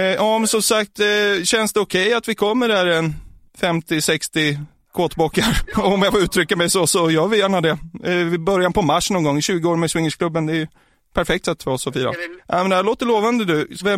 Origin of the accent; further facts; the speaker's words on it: Stockholm County, Sweden; Utanför Norrtälje så finns det ett, där jag kommer ifrån, där finns det ett ställe som heter Gottröra.